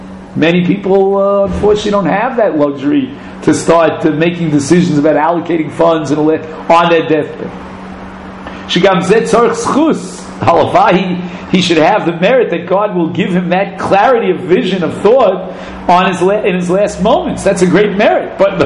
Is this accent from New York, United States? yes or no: yes; Flatbush, New York, United States; I was raised in Flatbush.